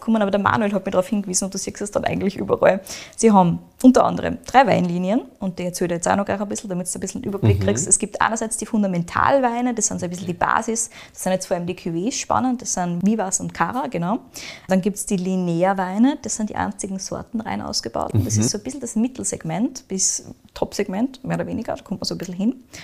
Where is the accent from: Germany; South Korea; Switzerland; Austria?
Austria; die aktuell zumindest bei uns in Österreich präsenter sind.